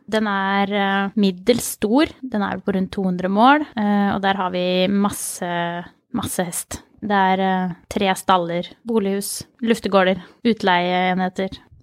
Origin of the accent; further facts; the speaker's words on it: Mysen, Østfold, Norway; Jeg kommer fra Mysen.